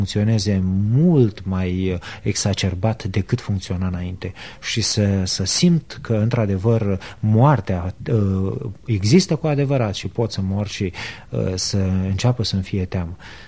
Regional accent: Brăila, Brăila County, Romania; Eu sunt din Brăila, cum am spus, și nu știu dacă din păcate sau din fericire am avut experiența vieții.

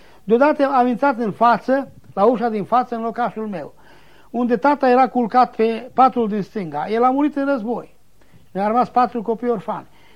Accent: Satu Mare County, Romania; La mine sunt un sfert, dacă nu mai mult, sunt unguri de un sfert în satul meu, în județul Satu Mare. De aceea am învățat ungurește de copil și mă bucur.

